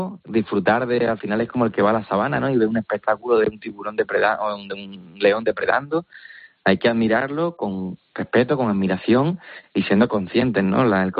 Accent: Málaga, Andalusia, Spain; yo que soy de Málaga, pues en la gastronomía andaluza es un plato muy típico

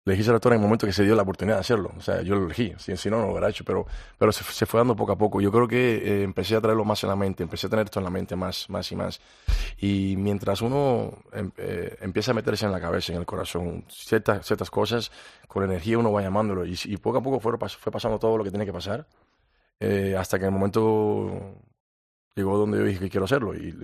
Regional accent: Cuba; moved away; Cuando salí de Cuba.

